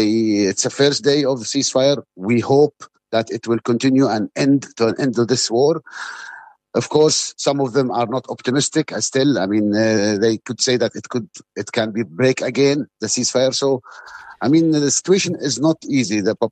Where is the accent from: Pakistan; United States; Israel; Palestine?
Palestine; Gaza, Gaza Strip; English is a second language; I'm a Palestinian doctor. I'm working with myself, but I'm Palestinian from Gaza.